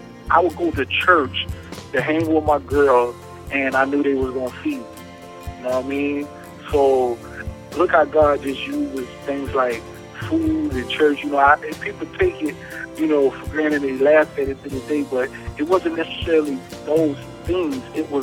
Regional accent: Florida, United States; You know, even though I'm from Florida, I can't stand the Florida Gators with nothing in me.

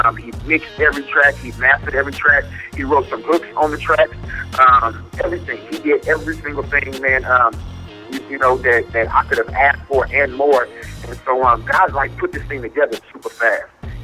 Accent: Richmond, California, United States; Like, wait a minute, I'm from Richmond, California. I'm from the gutter.

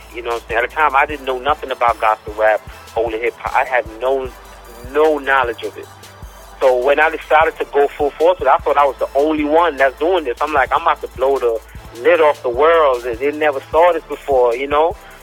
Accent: Brooklyn, New York, United States; also born or lived in Jamaica; I was born in Jamaica, West Indies, and pretty much grew up in Brooklyn.

